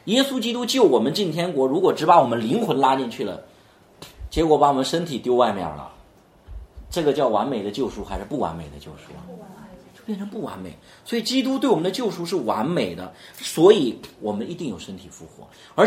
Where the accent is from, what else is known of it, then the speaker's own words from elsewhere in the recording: China; 因为我是个中国人，是吧？我是个中国人。